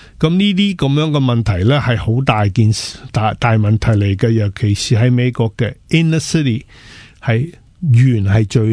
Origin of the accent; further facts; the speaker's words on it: Hong Kong; now in United States; 因为我香港大嘅